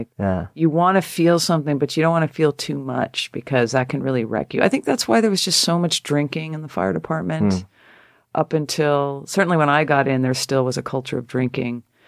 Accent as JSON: {"language": "English", "region": "Connecticut", "country": "United States", "said": "I mean, I'm a girl from Connecticut"}